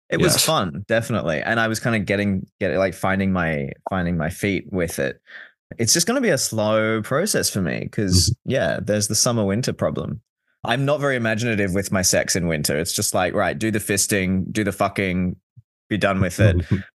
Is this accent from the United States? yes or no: no; Australia; moved away; as an Australian living in the far northern hemisphere, I go into a winter hibernation